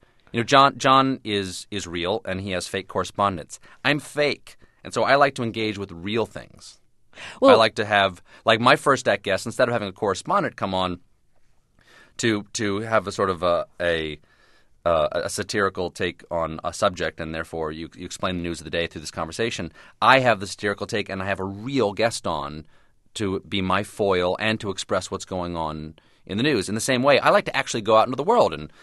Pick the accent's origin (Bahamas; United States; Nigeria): United States; the South; maybe growing up in the South or – you know, being in a family that had members of the military